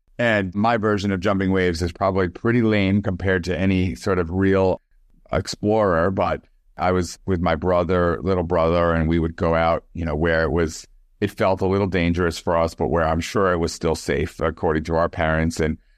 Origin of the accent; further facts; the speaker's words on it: Brooklyn, New York, United States; Yeah, well, I was a city boy. I grew up in Brooklyn.